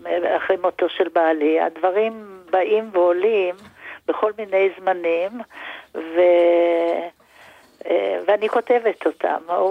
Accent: Netanya, Central District, Israel; למרות שאני ילידת הארץ, הוריי הגיעו לישראל ולנתניה ב-1935, ואני נולדתי כאן, ואני חיה את כל חיי בנתניה.

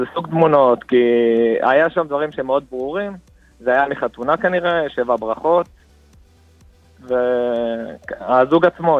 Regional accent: Jaffa, Tel Aviv District, Israel

